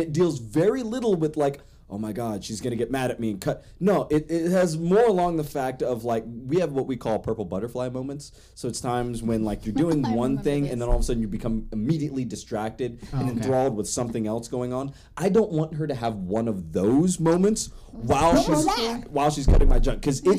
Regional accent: United States; I don't know why I'm doing like an old English accent, mainly because I'm American.

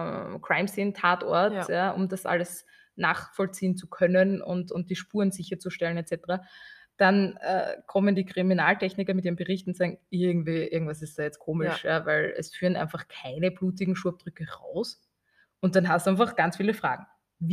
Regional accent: Austria; weil bei uns, wir sind alle Österreicher, sind Multitasker

